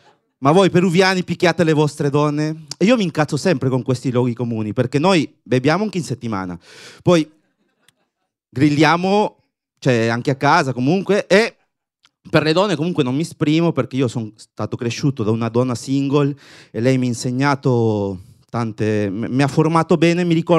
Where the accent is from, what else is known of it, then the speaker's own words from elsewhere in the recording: Peru; Italian is a second language; now in Italy; io vengo dal Perù ed è stato difficile andare via dal mio paese